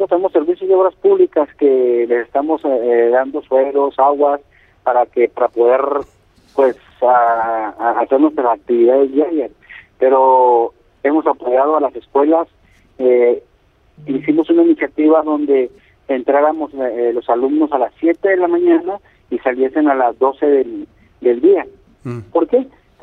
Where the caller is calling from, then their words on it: Ojinaga, Chihuahua, Mexico; Somos la frontera de Chihuahua, Ojinaga, Chihuahua